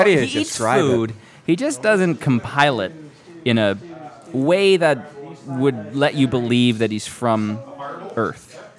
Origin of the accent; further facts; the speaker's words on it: Mount Pleasant, United States; I grew up in Mount Pleasant, so I went to school in Mount Pleasant, and they didn't quite have running water or electricity yet